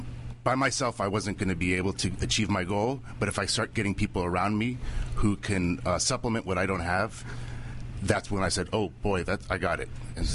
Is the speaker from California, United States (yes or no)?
yes; Lafayette, California, United States; Lafayette, California.